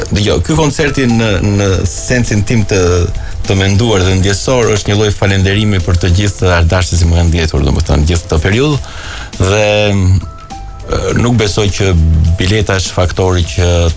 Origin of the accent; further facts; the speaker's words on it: Kosovo; Se jam dhe nga Kosova.